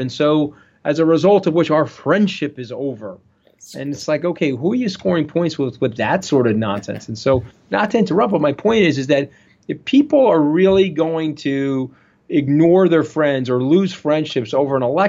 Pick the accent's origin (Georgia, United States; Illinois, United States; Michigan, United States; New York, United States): New York, United States; born there; only a New Yorker, he was born in Queens, I was born on Long Island, only a New Yorker can really identify